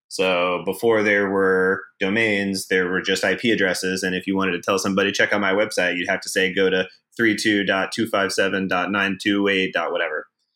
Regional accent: Atlanta, Georgia, United States; now in San Francisco, United States; Yeah, I'm from Atlanta. I moved to San Francisco about 6.5 years ago to do the startup thing.

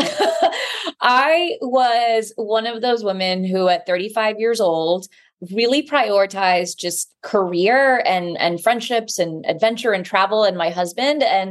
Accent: Texas, United States; certainly my high school friends that I grew up with in Texas.

